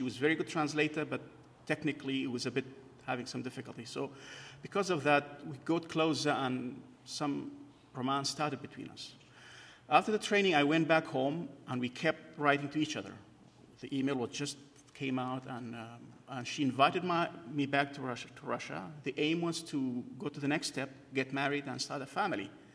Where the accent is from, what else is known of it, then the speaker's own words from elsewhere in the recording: Kurdistan Region, Iraq; born there; English is a second language; I was born in Kurdistan in northern Iraq.